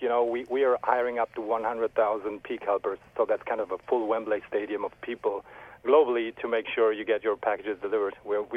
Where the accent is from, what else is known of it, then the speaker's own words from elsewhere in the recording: Germany; accent: German; English is a second language; now in London, United Kingdom; I grew up in Germany. I've been with UPS 20 years and just relocated to lovely London 7 months ago.